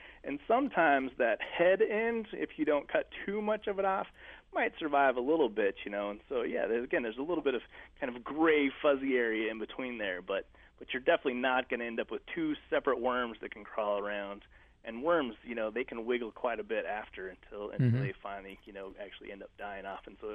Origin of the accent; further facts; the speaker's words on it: Wyoming, United States; I grew up in Wyoming, and so, you know, that's one of those old cowboy legends, and I remember my uncles talking about sleeping out under the stars